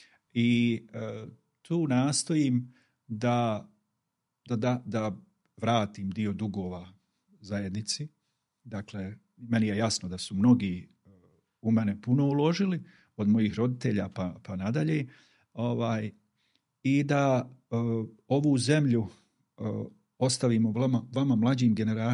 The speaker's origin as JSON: {"language": "Bosnian", "town": "Prnjavor", "region": "Federation of Bosnia and Herzegovina", "country": "Bosnia & Herzegovina", "tie": "born or raised there", "said": "Djetinjstva se sjećam kao u Prinjavoru kod Kalesije"}